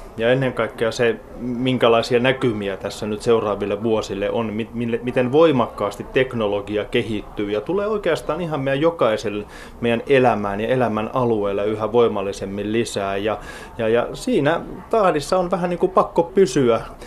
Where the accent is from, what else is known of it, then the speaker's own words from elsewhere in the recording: Helsinki, Uusimaa, Finland; now in Espoo, Finland; kotoisin olen alun perin Helsingistä, vaikka suurimman osan elämästä asunut Espoossa.